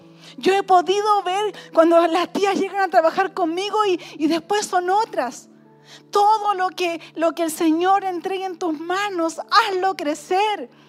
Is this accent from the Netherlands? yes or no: no; Chile; Creo que somos poquitas las chilenas. Yo casi venezolana ya soy.